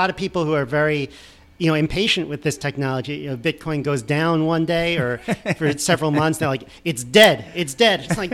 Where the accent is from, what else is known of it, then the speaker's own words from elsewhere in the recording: Syosset, New York, United States; also born or lived in Weston, Connecticut; So, Syosset, Long Island, Weston, Connecticut.